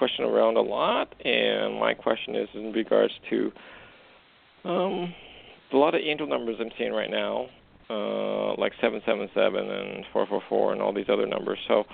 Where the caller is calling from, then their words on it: Canada; calling from Canada.